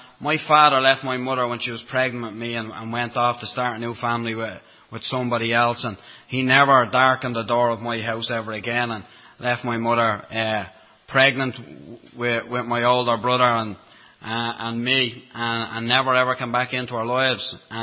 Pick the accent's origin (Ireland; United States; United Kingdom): Ireland; Dublin, Leinster; I was brought up in Dublin, as you can hear from the accent. I was brought up in Dublin. Obviously brought up in Dublin, I was brought up Roman Catholic.